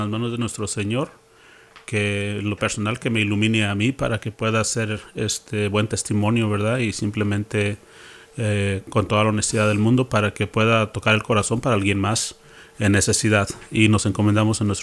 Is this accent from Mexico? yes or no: yes; Morelos, Mexico; moved away as an adult; now in United States; yo primero que nada pues vengo del estado de Morelos, en México.